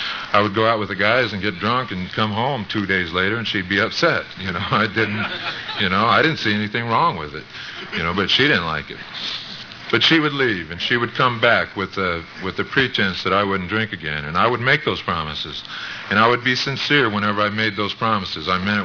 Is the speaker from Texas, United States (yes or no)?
yes; El Paso, Texas, United States; But I grew up in El Paso, and some people that I know talk about, they can remember the first time they took a drink.